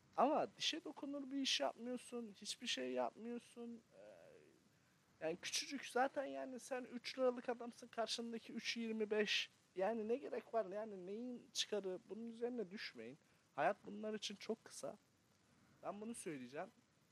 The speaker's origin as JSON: {"language": "Turkish", "town": "Ereğli", "region": "Zonguldak", "country": "Turkey", "tie": "born or raised there", "said": "bak ben Ereğli'de büyürken Zonguldak Ereğli'liyim ben arkadaşlar."}